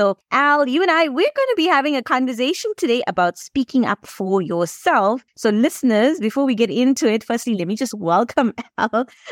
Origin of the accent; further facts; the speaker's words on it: South Africa; born there; I'm of Indian descent, but South African born.